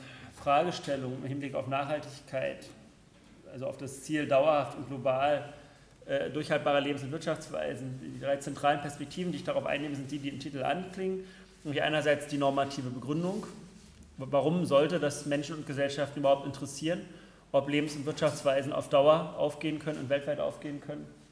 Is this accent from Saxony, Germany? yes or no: yes; Leipzig, Saxony, Germany; auch wenn ich als Leipziger natürlich sehr häufig schon durch Erlangen gefahren bin